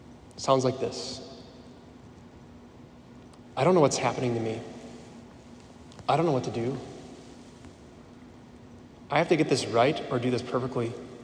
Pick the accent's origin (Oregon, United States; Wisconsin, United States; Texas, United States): Wisconsin, United States; Sheboygan; My family went up to Needham and Nashville. We're from Sheboygan area.